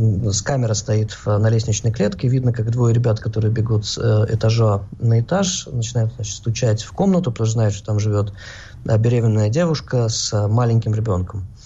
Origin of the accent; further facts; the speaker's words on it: Moscow, Russia; now in Israel; Мы из Москвы, мы не привыкли к таким тесным социальным контактом и плотности социальных связей.